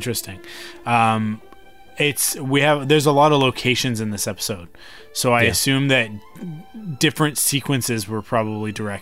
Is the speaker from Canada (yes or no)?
yes; Canada; It's so much better being Canadian.